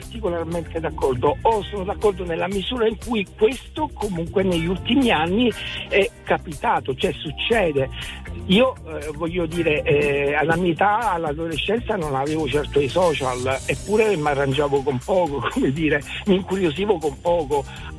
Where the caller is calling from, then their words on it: Rome, Lazio, Italy; Allora, chiamo da Roma. Siamo da Roma.